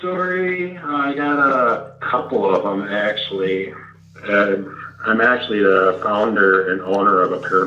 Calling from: Moorhead, Minnesota, United States; I live in Minnesota.

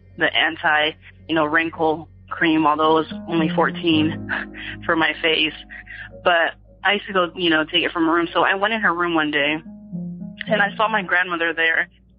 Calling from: California, United States; I'm calling from Northern California.

